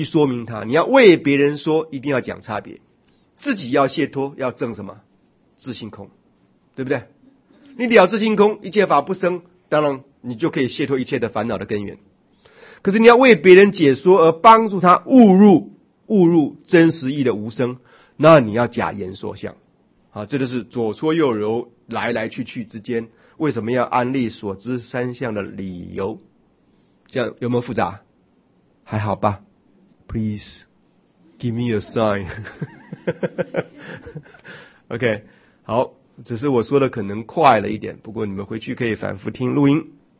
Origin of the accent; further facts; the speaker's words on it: Taipei, Taiwan; also born or lived in Daxi, Taoyuan; 那么我生在桃园大溪镇，对不对？六岁的时候搬到台北来上幼稚园啊